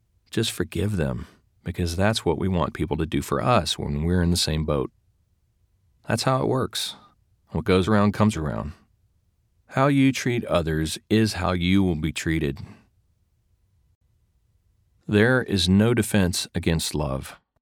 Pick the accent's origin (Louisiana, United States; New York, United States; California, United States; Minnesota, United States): Louisiana, United States; now in Seattle, United States; I am originally from Louisiana, where the population is much less diverse, 62% white, 32% black, and the other 6% other.